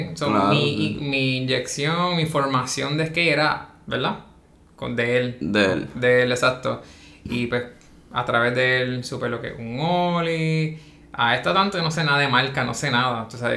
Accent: Trujillo Alto, Puerto Rico; Soy de Trujillo Alto, 34 años.

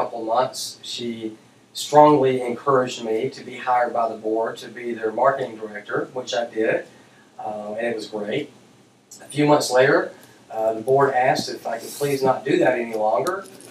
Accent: Atlanta, Georgia, United States; now in Odessa, United States; I'm originally from Atlanta, Georgia. I just moved down here recently to help assist opening up our second food bank.

